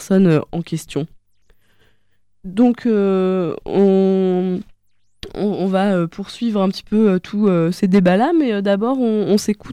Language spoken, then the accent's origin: French; France; et que moi, en tant que petite française, je me disais, ouais, pourquoi pas.